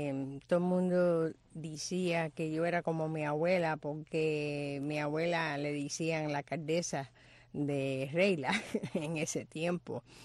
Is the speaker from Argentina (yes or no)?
no; Tampa, Florida, United States; also born or lived in New York; now in Miami, United States; Estuvimos en Nueva York hasta como los 7 años y después los mudamos para Tampa. Me crié en Tampa, en West Tampa.